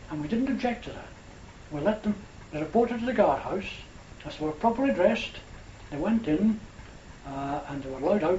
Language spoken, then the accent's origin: English; Scotland, United Kingdom; I come from Angus, a wide county.